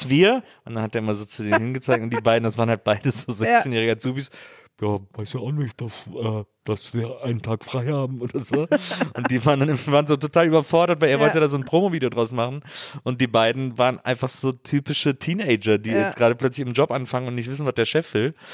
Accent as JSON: {"language": "German", "region": "Rhineland", "country": "Germany", "said": "ich komme aus dem Rheinland, wo im kölschen Grundgesetz ja der große Paragraph steht, man muss auch Jönne können."}